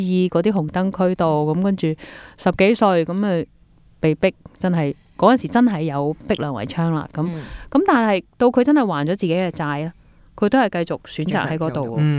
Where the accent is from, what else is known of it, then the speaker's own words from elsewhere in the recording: Hong Kong; 跟住聽到我係香港嚟嘅，佢話香港。哦，天星小輪啊嘛，跟住我去過啦。哦，跟住佢又知道我當時喺美國做嘢。